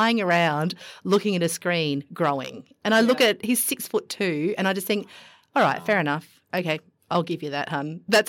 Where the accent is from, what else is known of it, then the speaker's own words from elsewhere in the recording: Victoria, Australia; But I grew up sort of in Victoria.